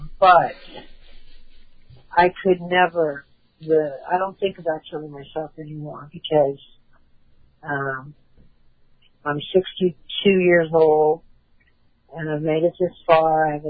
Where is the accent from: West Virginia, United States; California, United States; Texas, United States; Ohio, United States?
California, United States; moved away as an adult; And here I was from California. I was 50 years old.